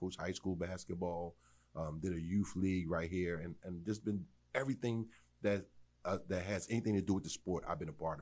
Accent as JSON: {"language": "English", "town": "Philadelphia", "region": "Pennsylvania", "country": "United States", "tie": "born or raised there", "lives_now": "Delaware, United States", "said": "I'm born and raised in Philly. Went to South Philly High School."}